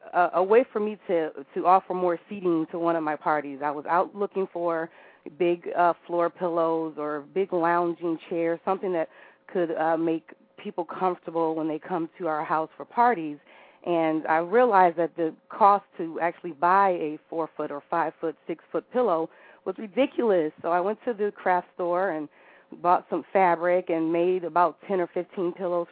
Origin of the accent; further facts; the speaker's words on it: Chicago, Illinois, United States; now in Atlanta, United States; But, yeah, I'm originally from Chicago, went to New York for a little bit, went to Syracuse University and got my first degree, and then came down to Atlanta and got my second degree and been holding down the ATL ever since.